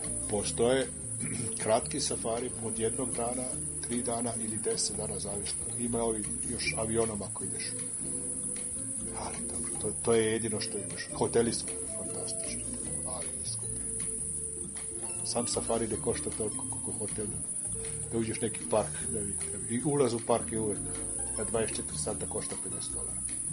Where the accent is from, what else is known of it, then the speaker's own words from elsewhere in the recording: Niš, Southern and Eastern Serbia, Serbia; now in Switzerland; Pa iz Niš sam pošao, a došao sam do Švajcarske.